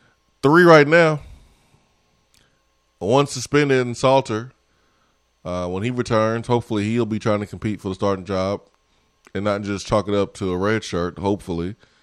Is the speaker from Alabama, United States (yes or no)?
yes; Huntsville, Alabama, United States; also born or lived in Illinois; now in Knoxville, United States; Technically, I've lived in Knoxville longer than Huntsville. But I came from Huntsville, Alabama, where I grew up.